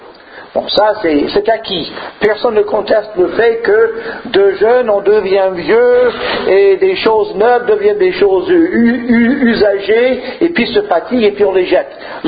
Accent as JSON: {"language": "French", "region": "Occitanie", "country": "France", "said": "Nous venons de près de Saint-Gaudens, près de la frontière espagnole, donc on a fait un long voyage vers le nord aujourd'hui"}